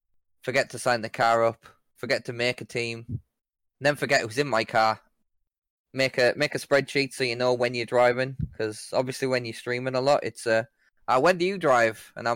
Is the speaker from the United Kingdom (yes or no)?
yes; England, United Kingdom; I'm English. I see Golfs everywhere.